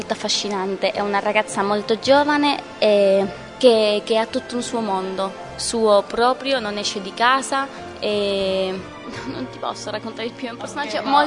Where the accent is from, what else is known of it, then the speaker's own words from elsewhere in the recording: Spain; Italian is a second language; arrivo dalla Spagna a fare il provino perché io sono spagnola e io lavoravo nella Spagna